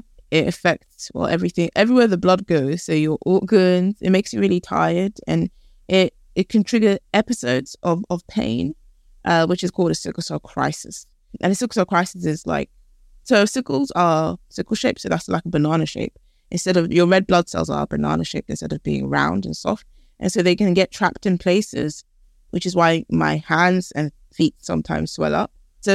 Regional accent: London, United Kingdom; No, I grew up here in London. I've grown up a few places, actually. Lived in Canada for a bit, Philadelphia in America, and in Ghana, all for like not more than 8 months at a time

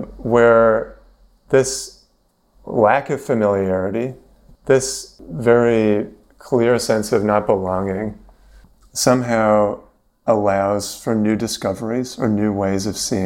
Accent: Vancouver, British Columbia, Canada; moved away as an adult; now in London, United Kingdom; I'm from Vancouver, moved to London 7 years ago

